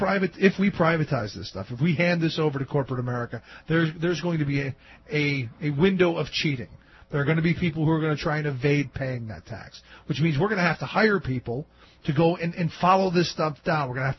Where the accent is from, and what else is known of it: Cleveland, Ohio, United States; born or raised there